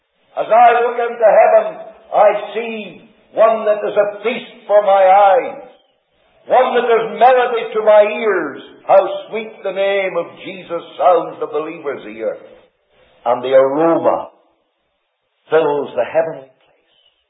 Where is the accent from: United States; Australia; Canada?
Canada; I'm an Irishman, half a Scot, and all a Canadian.